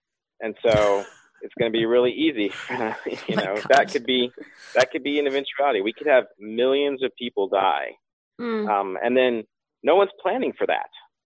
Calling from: California, United States; from California.

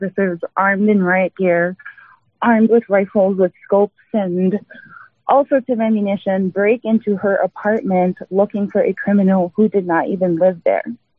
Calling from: U.S. Virgin Islands; I'm calling from the U.S. Virgin Islands.

